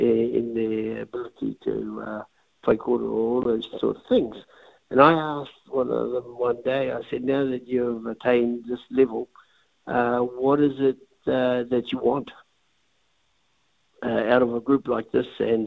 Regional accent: Gisborne, New Zealand; So I come from the Waiapu end. It's an hour and a half from Gisborne. So Gisborne just happens to be the main thoroughfare if you want to get out in the southern end of Ngāti Pō. But I came back here 4.5 years ago

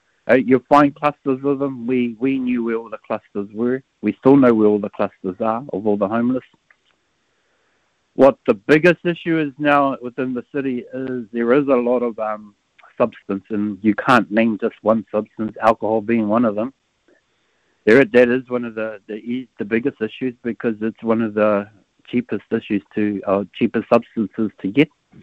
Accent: Port Waikato, Waikato, New Zealand; So yeah, I hail from the centre of the universe, Port Waikato

